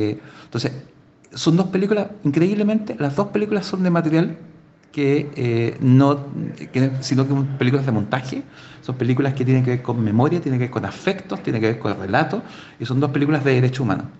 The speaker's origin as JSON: {"language": "Spanish", "country": "Chile", "said": "de cómo somos los chilenos también, los chilenos, latinoamericanos, que decimos una cosa, pero estamos entendiendo otra"}